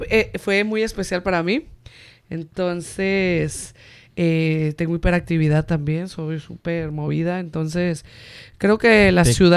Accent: Guamúchil, Sinaloa, Mexico; moved away as an adult; now in Mexico City, Mexico; soy sinaloense, soy norteña. Nací en Guamúchil, Sinaloa.

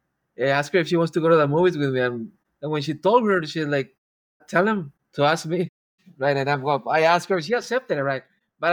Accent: Texas, United States; also born or lived in Reynosa, Mexico; I was born in Far Texas and grew up here in the Valley all my life, also in Reynosa, right across the border.

